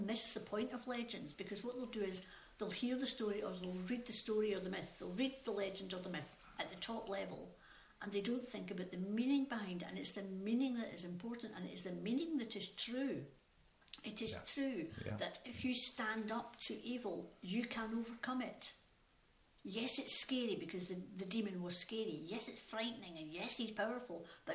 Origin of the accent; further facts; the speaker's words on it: Glasgow, Scotland, United Kingdom; Now, I was brought up in Glasgow, so I am used to the west coast of Scotland